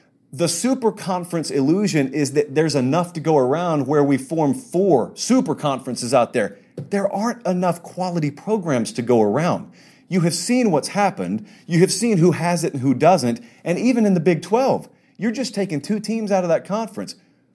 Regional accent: Southern US, United States; I grew up in the South, so I'm an SEC guy.

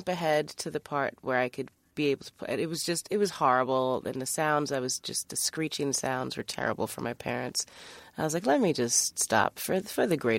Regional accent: New York, United States; Trust me, I'm a New Yorker, and that's very different. which it is. I absolutely think it is. So I definitely, you know, grew up being very much a Manhattanite, a New Yorker

